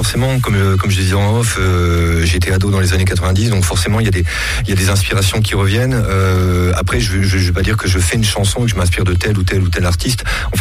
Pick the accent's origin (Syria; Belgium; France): France; northern France; Je suis pas originaire de la Nièvre, je suis arrivé dans les années au milieu des années 90, 95, 96, je viens du nord de la France.